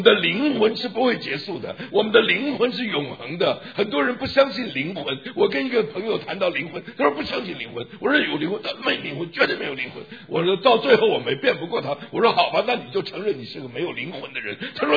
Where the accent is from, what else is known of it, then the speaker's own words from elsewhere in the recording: China; now in United States; 我们到了美国人，这个美国人，这个外国人，其实他们是本国人，我们是外国人。但是我们中国人无论到哪都外国人